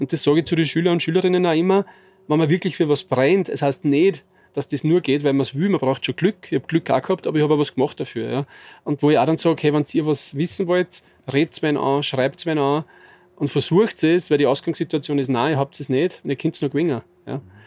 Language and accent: German; Upper Austria, Austria; dieser Wald in Theiskirchen im Innkreis, da in der Nähe, wo ich aufgewachsen bin.